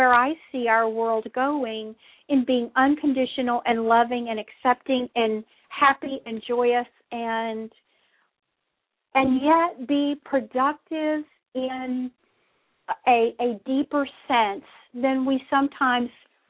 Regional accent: Louisiana, United States; yes, that is a Louisiana area code. I am from Louisiana, and I've kept this number for many years

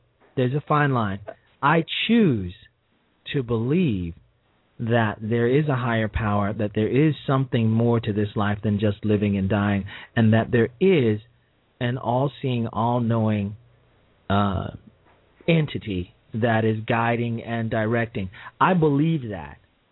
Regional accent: Chicago, Illinois, United States; we had the Reverend Jesse Jackson in my hometown of Chicago

